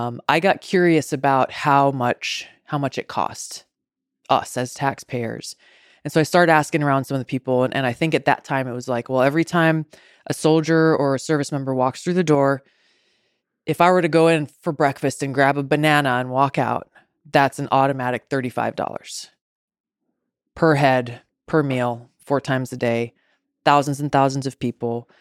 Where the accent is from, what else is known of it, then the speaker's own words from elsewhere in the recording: Hawaii, United States; growing up in Hawaii, I frankly hadn't given much thought to before.